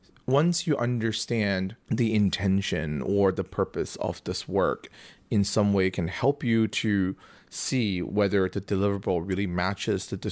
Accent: China; English is a second language; When I was a kid, I was born and raised in China.

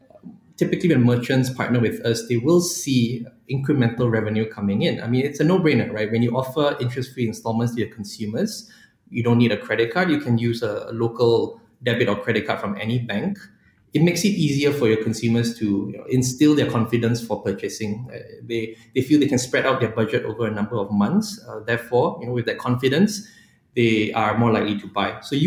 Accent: Malaysia; not just because I'm Malaysian.

